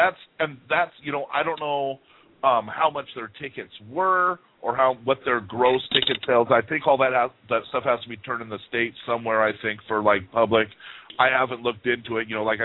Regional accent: Oregon, United States; I'll tell you what, Oregon's still my home state. I still like traveling to Bend. I still like going down to Eugene to watch the shows

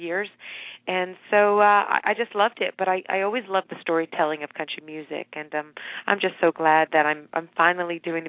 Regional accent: Florida, United States; also born or lived in Long Island, New York; I was born here in Long Island, New York, and when I was about 6 years old, my family packed up and moved down to South Florida. So I was down in South Florida till I was about 15 years old.

